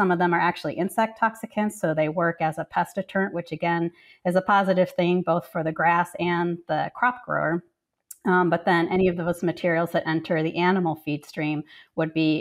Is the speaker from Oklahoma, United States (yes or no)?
no; Chicago, Illinois, United States; Well, I guess going far back, I grew up in Chicago. And so I was in kind of a city-like environment